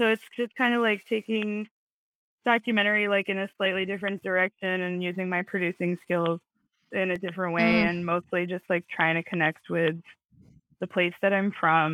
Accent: Nantucket, Massachusetts, United States; I told the, you know, the chef Terry that I was from Nantucket, and he goes, "Oh, what doctor delivered you?"

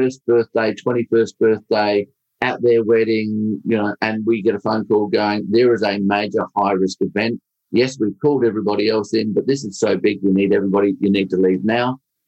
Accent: Salisbury, South Australia, Australia; So we moved to Salisbury North, which turned out to be a rougher place, but that doesn't matter. I grew up in Salisbury area, and it really was good upcoming.

